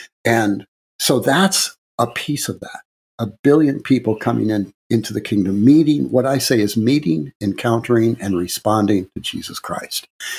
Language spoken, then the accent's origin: English; Missouri, United States; I'm driving my little Ford Econoline on the back roads of Missouri, going home to my hometown.